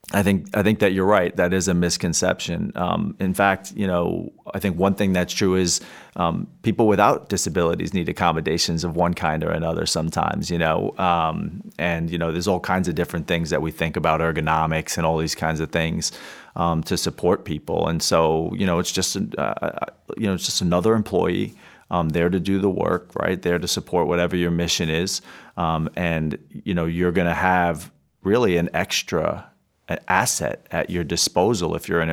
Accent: New York City, New York, United States; I grew up in New York City. I have lots of brothers and sisters.

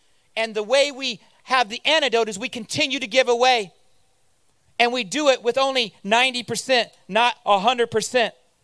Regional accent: Indiana, United States; I grew up in Indiana.

